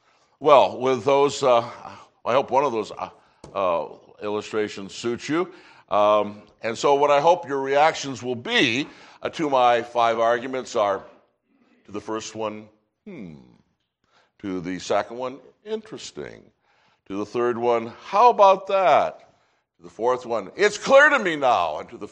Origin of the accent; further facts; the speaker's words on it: Michigan, United States; And I'm from Michigan, so allow this illustration.